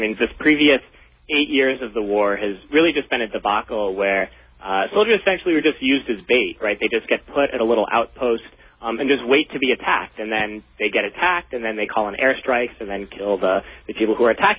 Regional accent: New England, United States; also born or lived in Florida; No, I grew up up north in New England, all around New Hampshire, Massachusetts, and then went to high school in Florida. So I bounced around a little bit.

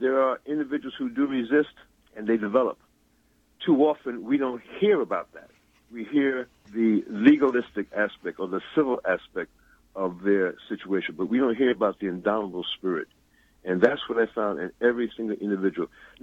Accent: Harlem, New York, United States; as a child growing up in Harlem, my parents are from the Gull Islands of South Carolina and Georgia.

